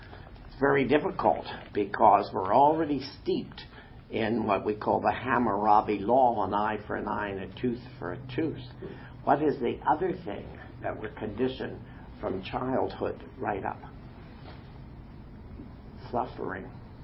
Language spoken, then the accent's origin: English; Harrisburg, Pennsylvania, United States; I'm from Harrisburg, Pennsylvania.